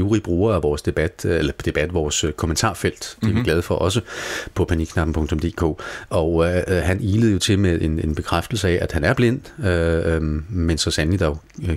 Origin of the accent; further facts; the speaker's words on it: Nuuk, Greenland; Jeg bliver altså lige sendt tilbage i tiden til min ungdom i Grønland